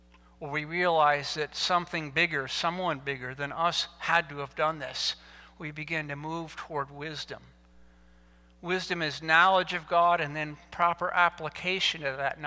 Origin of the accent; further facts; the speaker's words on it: Indiana, United States; And growing up in Indiana, we have trees.